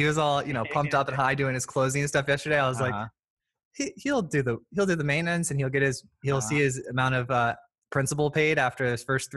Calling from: Florida, United States; Florida. So we're getting the rain.

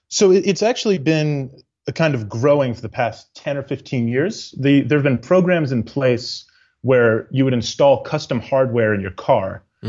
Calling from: Boston, Massachusetts, United States; Calling in from Boston, Massachusetts.

